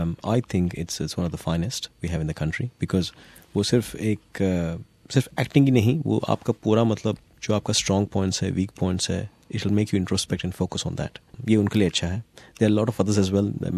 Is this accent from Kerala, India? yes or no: no; Bangalore, Karnataka, India; moved away as an adult; now in Melbourne, Australia; मैं बैंगलोर से हूँ और मैं 2003 में मेलबर्न आया था।